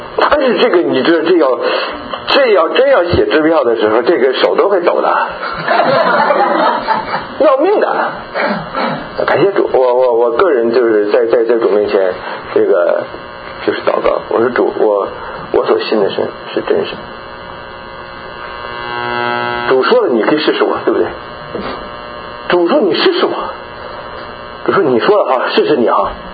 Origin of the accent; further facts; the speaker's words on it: China; 你知道我是从大陆来的